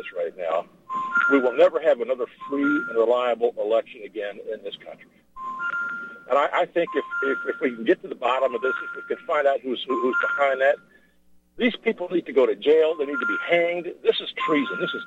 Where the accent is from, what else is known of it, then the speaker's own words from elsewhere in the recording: Louisiana, United States; reminds me exactly of what I remember from growing up in Louisiana.